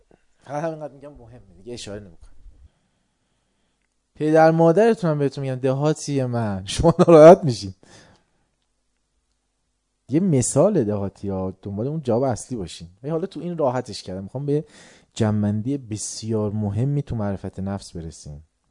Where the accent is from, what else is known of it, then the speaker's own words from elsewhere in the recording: Tehran, Tehran Province, Iran; ما میدونم ما هم تهرانیم، این که میرین دهاتتون اصلا بهشون برمو چه اشکال داره؟